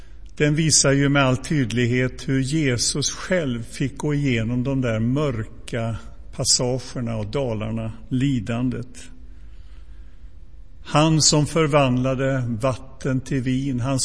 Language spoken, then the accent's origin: Swedish; Donsö, Västra Götaland County, Sweden; Som ni alla vet så växte jag upp på Donse. En ö i Göteborgs skärgård.